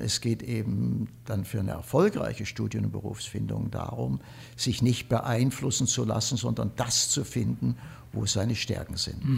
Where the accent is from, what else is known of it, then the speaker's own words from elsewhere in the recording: Dresden, Saxony, Germany; Und wir sind ja aus Dresden